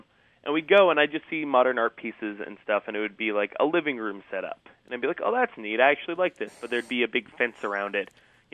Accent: Vancouver, British Columbia, Canada; born or raised there; also born or lived in Winnipeg

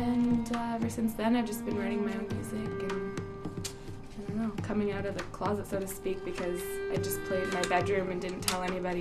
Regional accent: Vancouver, British Columbia, Canada; Born and raised in Vancouver.

